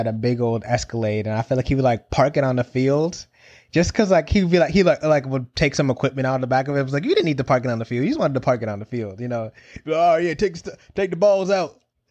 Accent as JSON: {"language": "English", "region": "Connecticut", "country": "United States", "tie": "born or raised there", "said": "I remember noticing growing up in Connecticut, being around lots of Italian Americans"}